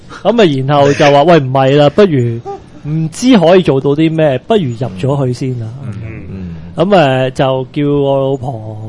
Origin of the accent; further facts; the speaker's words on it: Hong Kong; 咁我都係香港人。